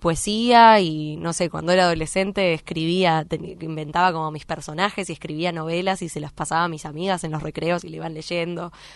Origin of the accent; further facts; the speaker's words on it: Buenos Aires, Argentina; Sí, yo nací en... Sí, soy de Villa del Parque, siempre me crié allá, fui al colegio allá